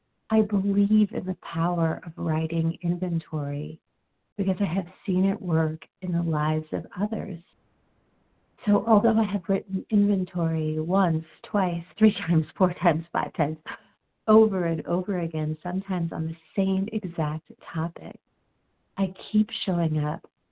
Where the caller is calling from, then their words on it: Denver, Colorado, United States; I'm calling from Denver.